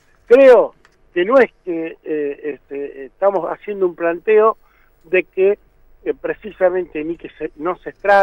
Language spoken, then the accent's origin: Spanish; Argentina; no somos los argentinos los que tomamos la decisión respecto de qué hacer y cómo hacerlo.